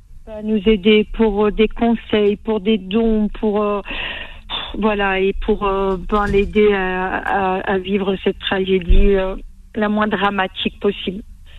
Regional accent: Toulouse, Occitanie, France; Je suis de Toulouse.

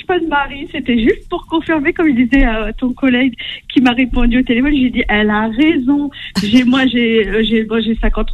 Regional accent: France; born there; Nous, on est du côté de Tlemcen. Hein. Moi, je suis née en France, mais voilà, nos origines, c'est ça.

